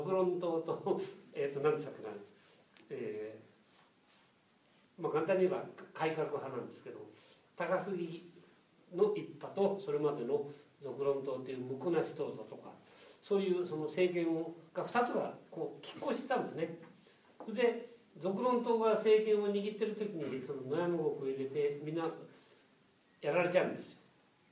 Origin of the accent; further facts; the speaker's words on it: Gunma, Japan; 私は群馬県出身なんですね。